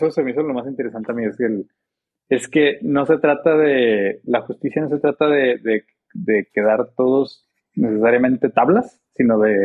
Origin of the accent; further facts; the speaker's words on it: Ciudad Juárez, Chihuahua, Mexico; Porque yo crecí en Juárez, ¿sí? Pero una versión muy chiquita de... O sea, yo solo conozco ciertas partes de Ciudad Juárez. No conozco todo Juárez.